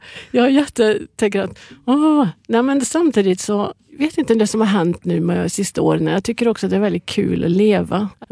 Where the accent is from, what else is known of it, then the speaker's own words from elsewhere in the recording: Värmland, Sweden; Kan liksom skoja om att jag är från Värmland.